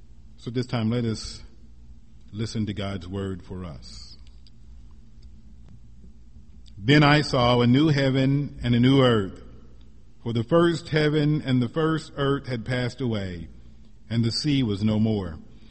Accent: Missouri, United States; he was not only the senator from my home state of Missouri, but he was also from my hometown

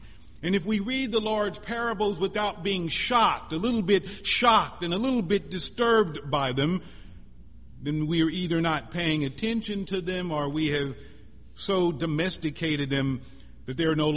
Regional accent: Missouri, United States; When I was a teenager growing up in Missouri

